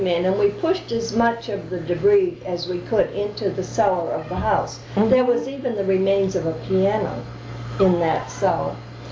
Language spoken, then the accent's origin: English; Bangor, Maine, United States; accent: New England; moved away as an adult; I'm originally from Bangor.